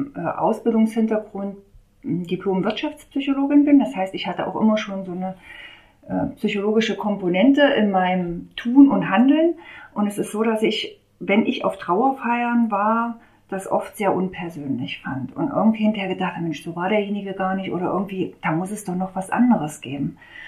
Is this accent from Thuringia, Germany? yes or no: yes; Mühlhausen, Thuringia, Germany; born there; ich bin gebürtige Mühlhäuserin. Ich bin aktuell 42 Jahre alt, bin hier auch verwurzelt in der Region, habe meine Familie hier, bin Mutter von zwei Kindern